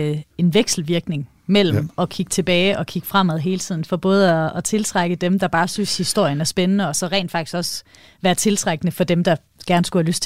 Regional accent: Vejle, Region of Southern Denmark, Denmark; Nu er jeg fra Vejle, så jeg kender Vejles slogan, Vejle med vilje.

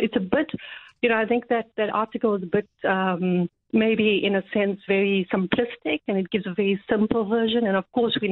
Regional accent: South Africa; I can't hold anybody there to account as a South African citizen.

